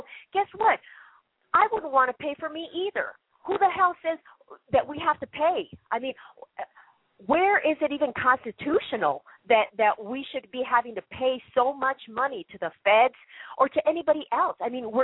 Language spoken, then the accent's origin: English; East Chicago, Indiana, United States; born there; I was born in East Chicago, Indiana in 1961 and to an immigrant family.